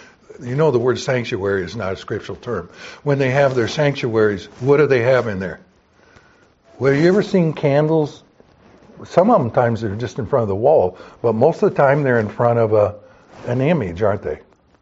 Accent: the South, United States; Now, when I was growing up in the South

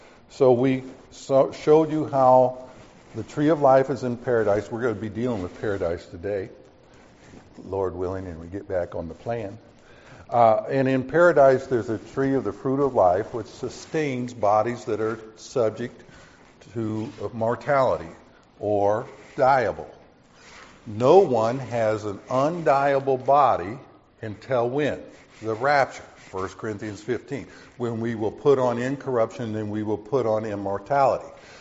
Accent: Oregon, United States; and remember, because I'm from Oregon, we postulated that the tree of life was a conifer, looking very much like a Douglas fir.

